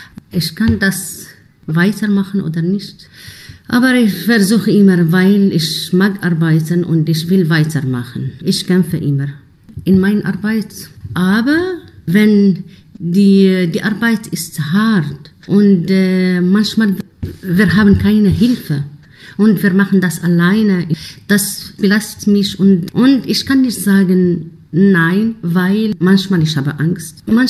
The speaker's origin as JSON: {"language": "German", "country": "Algeria", "second_language": "German", "moved": "as an adult", "lives_now": "Tübingen, Germany", "said": "ich komme aus Algerien. Seit 9 Jahren jetzt hier in Deutschland. Ich bin nach Familien, nach Zug hier gekommen."}